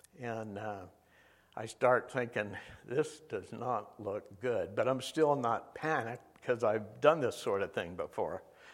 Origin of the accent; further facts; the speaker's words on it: Aruba; I knew better after growing up in Aruba.